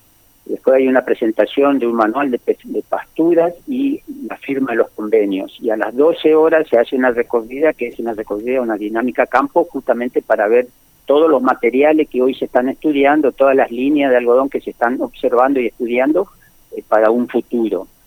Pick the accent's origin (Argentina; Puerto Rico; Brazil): Argentina; Machagai, Chaco; Yo soy de Machagay, por eso se ha nacido en Machagay